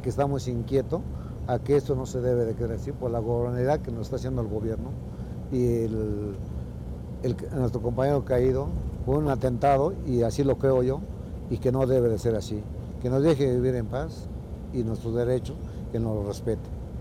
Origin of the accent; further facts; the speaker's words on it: San Francisco Xochicopla, Mexico; Yo vengo en nombre de mi pueblo, de mi comunidad de San Francisco Xochicopla